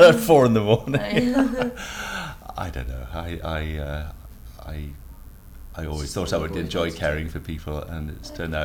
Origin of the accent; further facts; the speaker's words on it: Bristol, South West England, United Kingdom; also born or lived in Newcastle / Leeds; I was born in Newcastle, but brought up in the in Bristol area and Leeds, and returned home, perhaps.